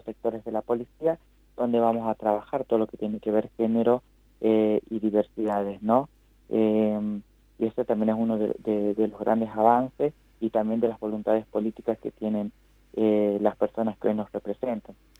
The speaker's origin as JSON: {"language": "Spanish", "region": "Tucumán", "country": "Argentina", "said": "Yo soy tucumana."}